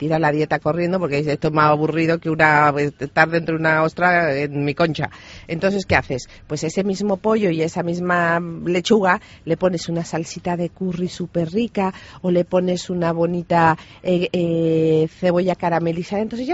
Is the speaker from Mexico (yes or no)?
yes; Mexico; born there; also born or lived in United States / Europe; de ahí nacimos mi hermano y yo. Viví toda mi niñez y adolescencia pues entre México, Estados Unidos y Europa. Y ya de adulta pues estuve en México y ahora ya llevo 15 años en España.